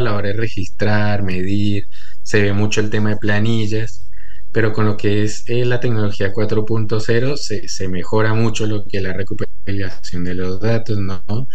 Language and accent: Spanish; Colombia; now in San Luis, Argentina; No, yo soy colombiano, pero vivo